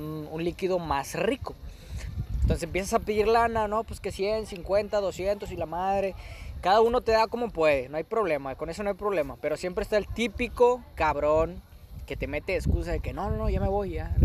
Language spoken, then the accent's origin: Spanish; Monterrey, Nuevo León, Mexico; Yo como regio, tú como regio, sabemos que eso es un vil mito.